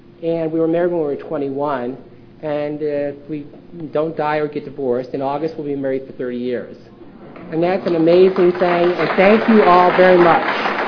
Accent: Davenport, Iowa, United States; born there; I was born in Davenport, Iowa.

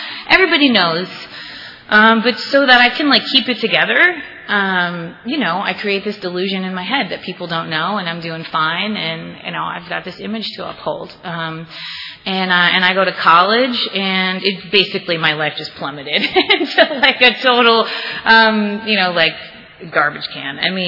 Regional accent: Canada; I am Canadian, actually

